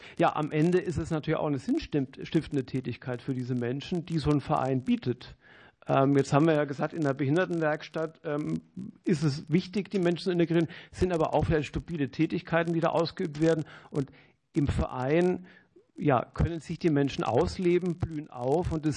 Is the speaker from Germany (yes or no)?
yes; Bavaria, Germany; Verzeihen Sie mir, ich bin Franke, ich kann meine Leidenschaft nicht so gut ausdrücken.